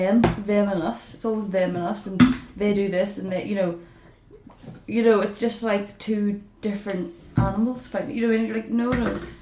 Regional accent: Ireland; Sorry. Just really patriotic about being Irish.

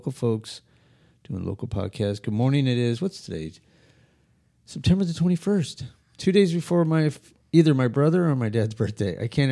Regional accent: Albuquerque, New Mexico, United States; early part of my life, I grew up in New Mexico, Albuquerque, which I always considered like a small, big town

